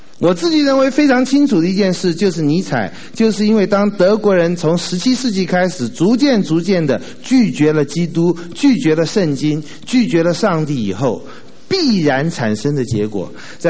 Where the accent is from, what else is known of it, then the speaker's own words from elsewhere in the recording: Taiwan; 我们从台湾来的人，尤其信主的哈